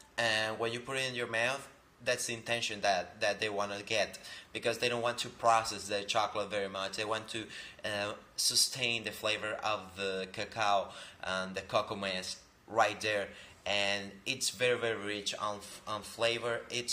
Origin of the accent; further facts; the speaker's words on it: Venezuela; I am a Venezuelan. I'm from Venezuela.